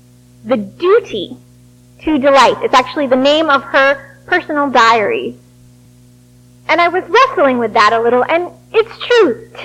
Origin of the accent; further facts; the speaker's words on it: Wellesley, Massachusetts, United States; I was back in my hometown of Wellesley, Massachusetts, back in my childhood home